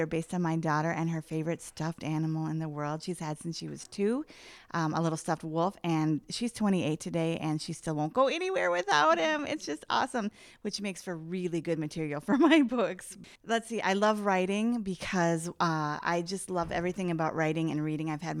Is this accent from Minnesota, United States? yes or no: yes; Glencoe, Minnesota, United States; I'm from Glencoe, Minnesota.